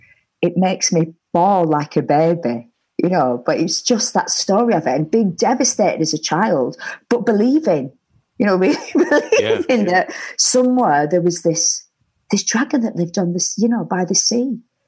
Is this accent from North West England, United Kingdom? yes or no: yes; Bolton, North West England, United Kingdom; But as well, I grew up in Bolton, and we had two sort of pubs that you went to.